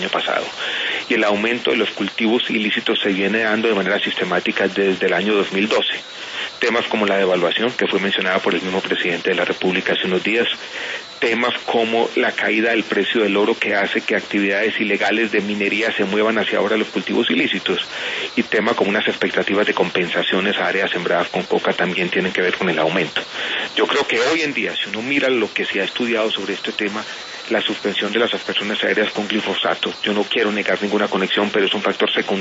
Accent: Colombia; que yo comparto como miembro del gabinete y como colombiano también

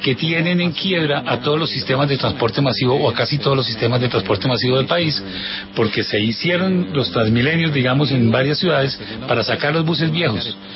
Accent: Colombia; lo que somos los colombianos y de lo que es nuestro país

